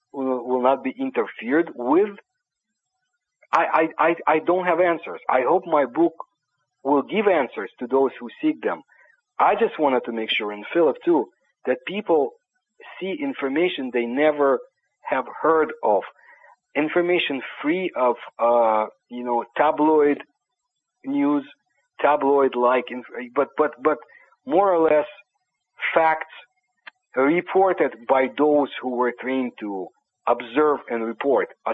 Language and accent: English; Kyiv, Kyiv City, Ukraine; English is a second language; moved away; I was born in Kiev, Ukraine. I was a regular Soviet boy, citizen, I should say.